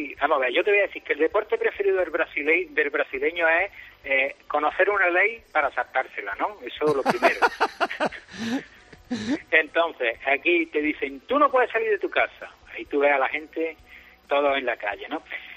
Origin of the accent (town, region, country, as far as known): Granada, Andalusia, Spain; now in Brazil